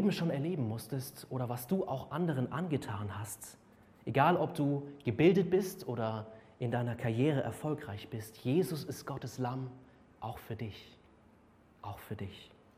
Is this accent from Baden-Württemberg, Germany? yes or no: no; Munich, Bavaria, Germany; Ich komme ja aus München